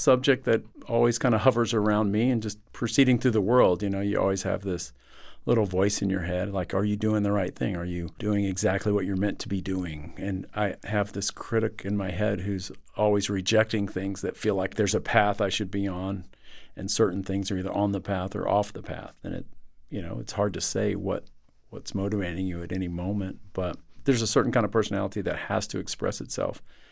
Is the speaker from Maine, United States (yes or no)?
no; Texas, United States; As a Texan, I was a big Beto supporter